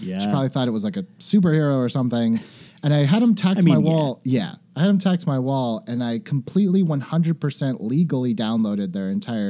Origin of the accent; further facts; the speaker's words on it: Fresno, California, United States; Fresno, California. Central Valley.